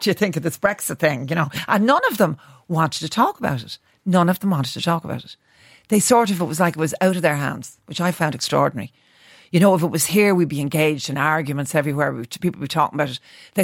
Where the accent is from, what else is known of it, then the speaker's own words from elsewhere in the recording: Ireland; being Irish